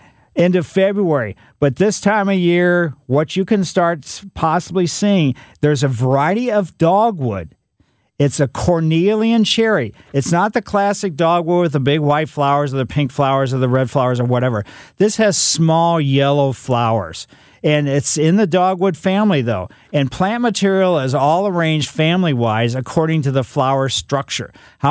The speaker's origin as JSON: {"language": "English", "town": "Ellisville", "country": "United States", "tie": "born or raised there", "said": "growing up in Ellisville, our front yard, way back when"}